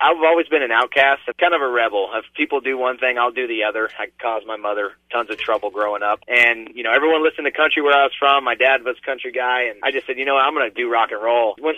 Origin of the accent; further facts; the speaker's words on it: Ventura, California, United States; I'd love to go back to my hometown, Ventura, California, and sell out a show at the Ventura Theater where my dad played growing up.